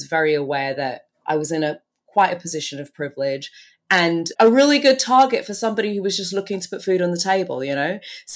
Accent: Turks & Caicos Islands; also born or lived in Bahamas; So I was born in the Bahamas. I'm actually originally from the Turks and Caicos Islands.

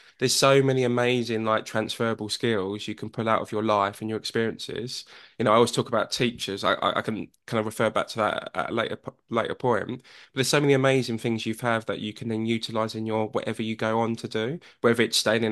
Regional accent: London, United Kingdom; born there; So I was born in Whitechapel Hospital, within the Bow Bells

